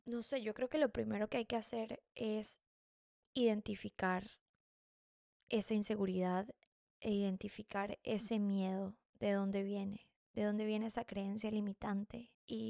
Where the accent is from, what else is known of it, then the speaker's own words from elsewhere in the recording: Venezuela; en Venezuela, de donde yo soy, hay demasiada competitividad física entre las mujeres